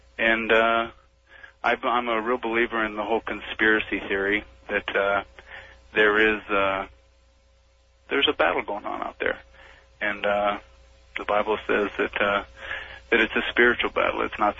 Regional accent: Denver, Colorado, United States; I'm from Denver, Colorado.

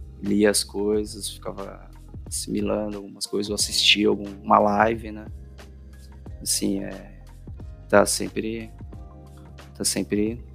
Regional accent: Brazil; moved away; aqui a galera às vezes vê … sempre acha que sou japonês. Começa a falar japonês, cara, e aqui tem muito oriente asiática, eu que sou brasileiro. Cara, mano, tenho uma saudade imensa do Brasil.

